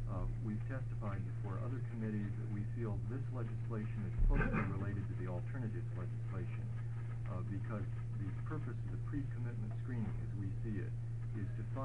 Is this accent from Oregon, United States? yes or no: yes; Portland, Oregon, United States; From Portland.